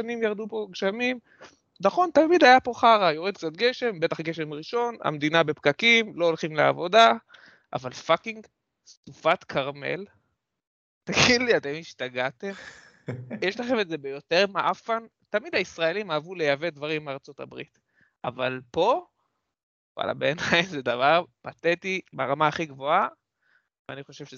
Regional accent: Northern District, Israel; אני במקור מהצפון, אני יודע שזה משהו שקורה

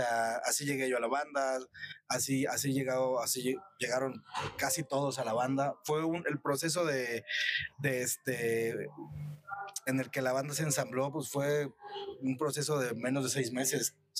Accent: Xalapa, Veracruz, Mexico; Yo soy de aquí, de Xalapa.

